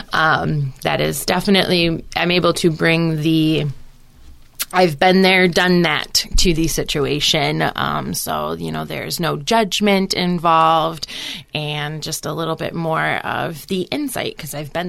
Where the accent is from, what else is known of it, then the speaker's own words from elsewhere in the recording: Michigan, United States; I grew up here in Lenawee County. I'm a graduate of Onstead High School.